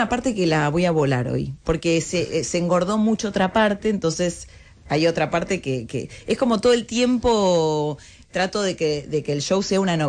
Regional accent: Almagro, Buenos Aires, Argentina; born there; Nací en Almagro.

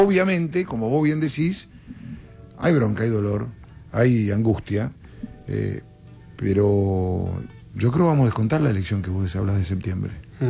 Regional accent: Argentina; Tenemos como argentino entender que la inflación es igual pobreza.

